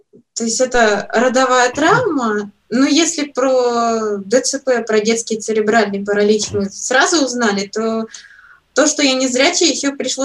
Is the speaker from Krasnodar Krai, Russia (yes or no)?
yes; Krasnodar, Krasnodar Krai, Russia; Я из Краснодара.